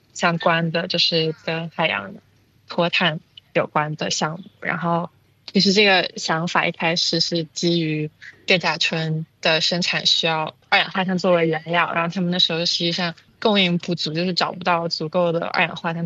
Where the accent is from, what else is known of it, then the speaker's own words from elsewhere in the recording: Fuzhou, Fujian, China; born there; moved away; also born or lived in United States / United Kingdom; 我出生在福建福州，然后来到美国跟英国学习工作